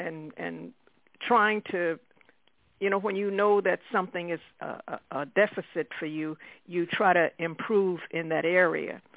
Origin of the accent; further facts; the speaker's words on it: Southern United States, United States; now in New York City, United States; Well, when I came from the South and I moved to New York City, I was impressed by the way people spoke here in New York. I had a different accent, and I guess you call it brogue.